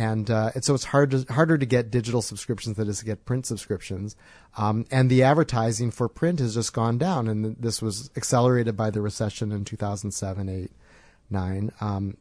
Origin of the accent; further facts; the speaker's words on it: Chicago, Illinois, United States; No, I grew up in Chicago.